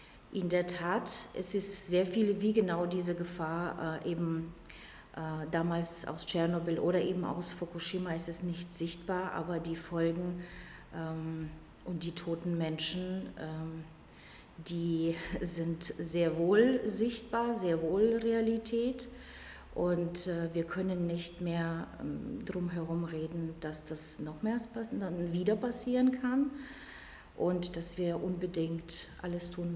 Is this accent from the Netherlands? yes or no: no; Bulgaria; German is a second language; now in Germany; die ich als Kind in Bulgarien